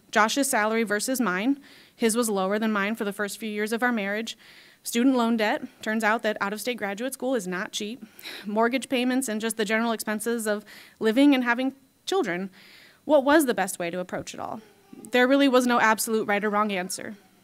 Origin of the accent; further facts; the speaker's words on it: Minnesota, United States; I shadowed them at local hospitals where I grew up in Minnesota.